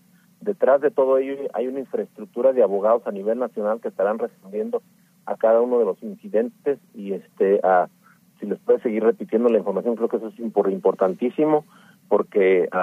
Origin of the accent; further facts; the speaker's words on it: Mexico; moved away; Para nosotros, como mexicanos viviendo en el exterior, creo que es una voz súper importante